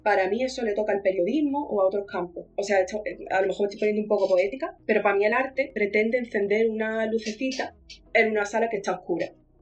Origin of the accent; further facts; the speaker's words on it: Malaga, Andalusia, Spain; yo me imaginaba a los artistas de pequeña, como era en el Renacimiento, pintando bóvedas y frescos, y en Málaga no hay.